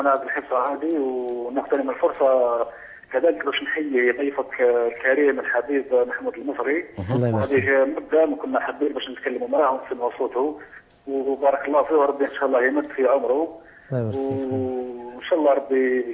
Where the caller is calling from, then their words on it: Algeria; كيفاش باش نقدروا احنا نتبرعوا منا من الجزائر